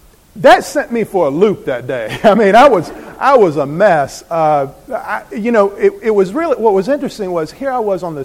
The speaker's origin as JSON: {"language": "English", "region": "the South", "country": "United States", "tie": "born or raised there", "lives_now": "Boston, United States", "said": "I grew up in the South. You can tell, right? Y'all thought I was from South Boston. I grew up in the South, and so I wasn't from Boston."}